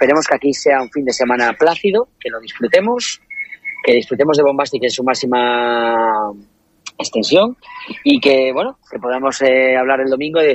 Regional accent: Asturias, Spain; nosotros que venimos de Asturias.

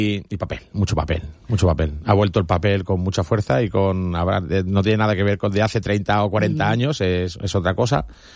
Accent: Benidorm, Valencian Community, Spain; somos de aquí de Benidorm

